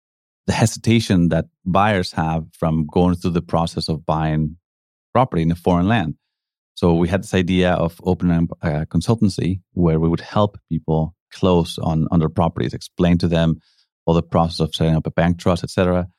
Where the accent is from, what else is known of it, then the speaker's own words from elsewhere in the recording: Mexico; I grew up in Mexico, came here to university, didn't really have a plan, to be honest.